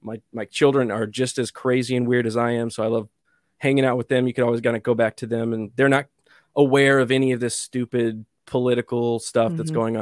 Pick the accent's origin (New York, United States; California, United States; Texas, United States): Texas, United States; San Angelo; also born or lived in Austin; I was originally born in Austin, the mm-hmm. crazy hippie town. Originally it used to be a crazy hippie town. Now it's a communist town. And I was only there for like a year or so of my life. And then I moved to West Texas, where my family was originally from, San Angelo.